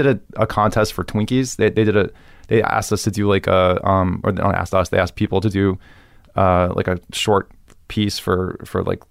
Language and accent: English; Miami, Florida, United States; Growing up in Miami is great.